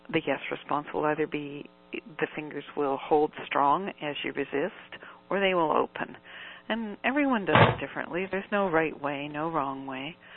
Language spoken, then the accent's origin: English; Uxbridge, Ontario, Canada; And I'm from Uxbridge, Ontario, born in Toronto, but living in Uxbridge, Ontario.